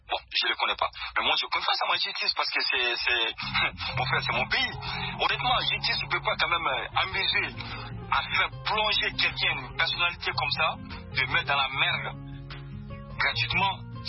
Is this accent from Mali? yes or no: yes; Mali; Moi, en tant que Malien, citoyen du monde, je respecte ce monsieur parce que c'est mon nouveau président.